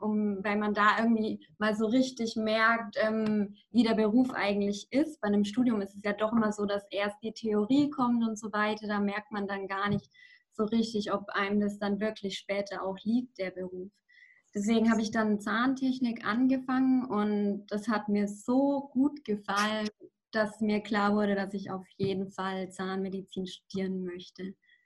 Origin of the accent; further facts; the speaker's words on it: Nuremberg, Bavaria, Germany; now in Krems, Austria; ich bin 23 Jahre alt, bin aus Nürnberg in Bayern.